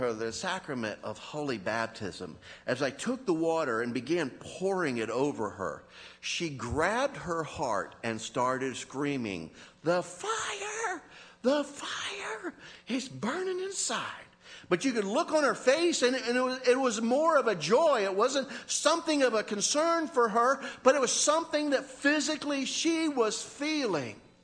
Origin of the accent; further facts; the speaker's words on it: Florida, United States; I'm nobody special. I'm a pastor from Florida